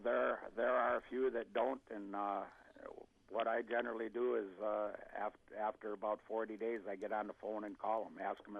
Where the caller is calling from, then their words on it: St. Paul, Minnesota, United States; I'm from St. Paul, Minnesota.